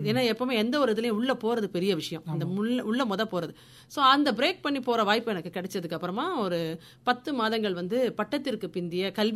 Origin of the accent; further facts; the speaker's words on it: Chennai, Tamil Nadu, India; accent: Chennai; நான் வந்து சென்னையில் ரொம்ப நாளாக வசிச்சுட்டு இருந்தேன். என்னுடைய பூர்வீகம் வந்து திருநெல்வேலி, ஆனால் நான் சென்னை வாசி தான் முழுமையாக. ஸோ என்னோட மொழியில் வந்து சென்னையோட தாக்கம் வந்து ரொம்ப அதிகமாக இருக்கும். ஒரு 25 வயது வரைக்கும் நான் அங்கே இருந்தேன்.